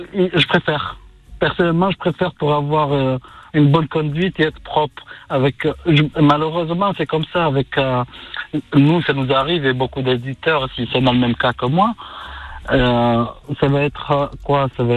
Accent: France; born there; Je suis né en France. Je vis en France, je travaille en France, j'ai étudié en France.

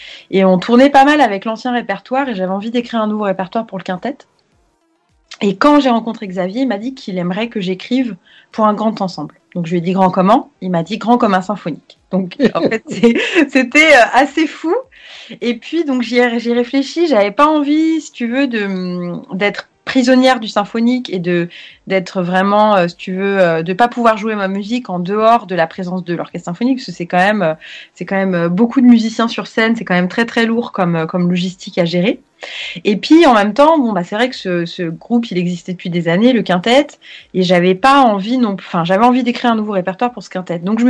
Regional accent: Paris, Île-de-France, France; born there; je suis née à Paris

